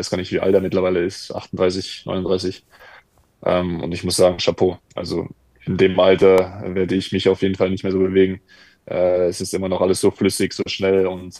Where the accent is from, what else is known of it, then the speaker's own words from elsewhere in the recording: Bavaria, Germany; now in Mainz, Germany; für mich auch persönlich als Bayer war immer das Spiel gegen Bayern einfach besonders, weil ich auch in der Jugend von 60 gespielt habe.